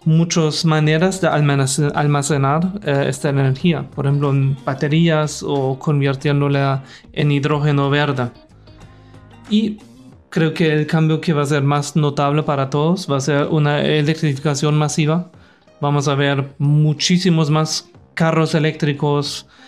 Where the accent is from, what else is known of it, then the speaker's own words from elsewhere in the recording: Germany; Spanish is a second language; pues yo vengo de Alemania